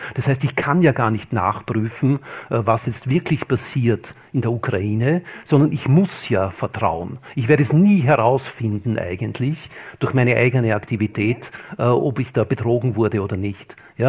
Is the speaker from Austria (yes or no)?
yes; Austria; ich bin in Österreich aufgewachsen, da hat man gewissermaßen noch geglaubt.